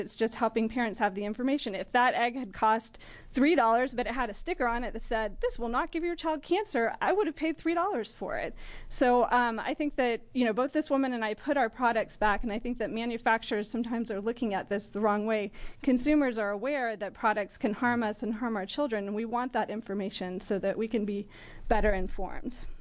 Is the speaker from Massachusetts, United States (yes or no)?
no; Portland, Oregon, United States; I'm a parent from Portland, Oregon.